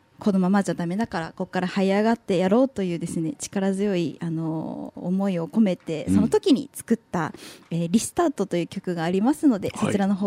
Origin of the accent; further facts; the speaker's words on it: Tsukigata, Hokkaido, Japan; 月形町って